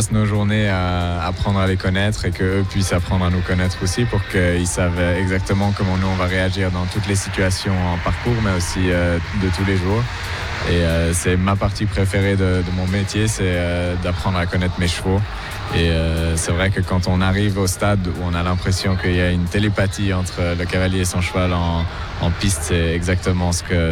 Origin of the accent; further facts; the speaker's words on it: Geneva, Switzerland; Je suis genevois, j'ai quasiment grandi dans les tribunes de ce concours